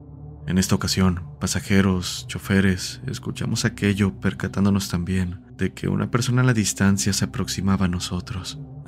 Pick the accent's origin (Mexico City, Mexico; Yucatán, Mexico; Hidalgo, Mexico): Yucatán, Mexico; Cabe decir que soy de Yucatán.